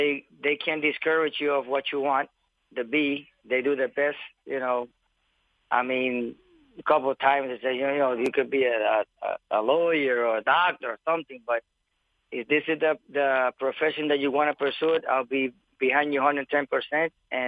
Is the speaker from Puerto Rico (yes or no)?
yes; San Juan, Puerto Rico; born there; Yes, well, I was born in San Juan in 1967.